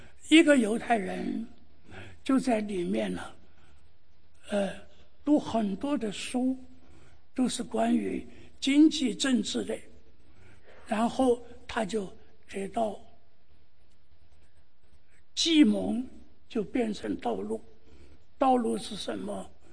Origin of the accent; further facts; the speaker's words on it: Chengdu, Sichuan, China; 我回我的家乡成都